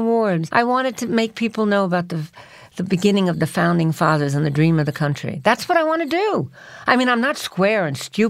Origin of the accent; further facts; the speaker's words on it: New York, United States; 2nd Avenue and 6th Street. My father was a postman.